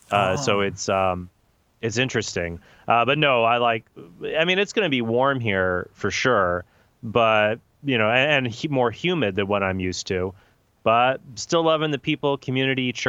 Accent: Phoenix, Arizona, United States; I grew up in Phoenix, Arizona

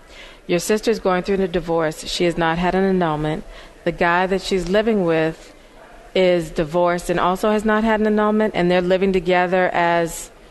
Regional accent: Charleston, South Carolina, United States; I'm originally, though, a Southern girl. I'm from Charleston, South Carolina.

